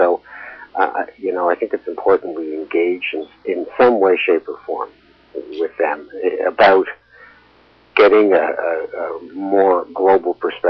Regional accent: Canada; One of the great things about being a Canadian is that we have the ability to see America for its faults as well as its strengths.

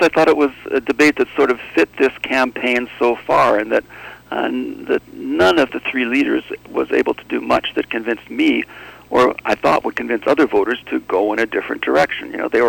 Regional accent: British Columbia, Canada; as a British Columbian

